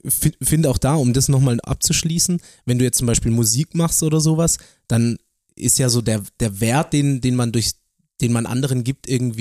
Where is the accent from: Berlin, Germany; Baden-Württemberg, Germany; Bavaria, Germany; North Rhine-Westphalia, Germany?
Baden-Württemberg, Germany; dass wir Schwaben sind.